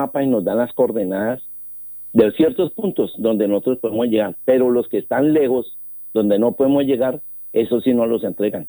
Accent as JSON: {"language": "Spanish", "town": "Bogotá", "region": "Bogotá Capital District", "country": "Colombia", "lives_now": "Guaviare, Colombia", "said": "yo soy de Bogotá, pero me creo más guayanense que cualquiera."}